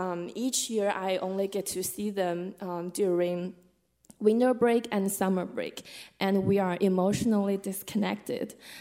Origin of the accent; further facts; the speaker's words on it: China; English is a second language; moved away as an adult; and I come from China 4 years ago.